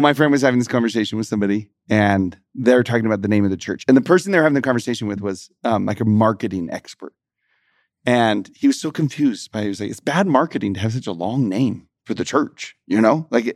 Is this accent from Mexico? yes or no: no; Texas, United States; hey, you know, I'm from Texas, blah, blah, blah.